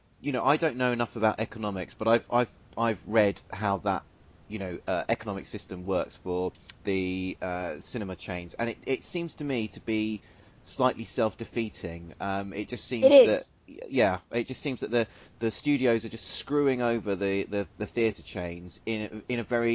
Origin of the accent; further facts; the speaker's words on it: England, United Kingdom; I'm from England, and I grew up in a, you know, probably a town which would describe itself as probably the most cosmopolitan town in the country.